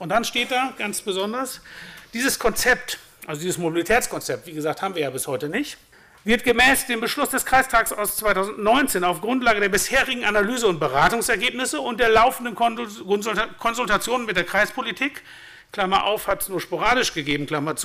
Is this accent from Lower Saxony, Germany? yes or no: yes; Bad Laer, Lower Saxony, Germany; Und zwar mache ich das mal für meine Heimatgemeinde Bad Lahr.